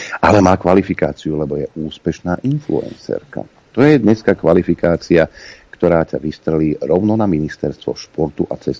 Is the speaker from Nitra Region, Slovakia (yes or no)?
yes; Nitra, Nitra Region, Slovakia; Ja som jednoduchý chlapec z Klokočiny.